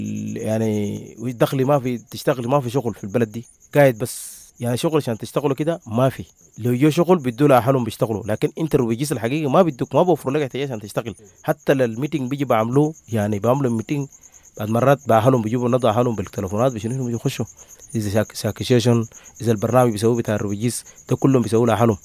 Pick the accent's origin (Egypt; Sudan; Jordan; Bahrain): Sudan; Kadugli, South Kordofan; now in Uganda; أنا في السودان في كادوغلي ومحافظتنا تولودي ومحلية من دهيليب.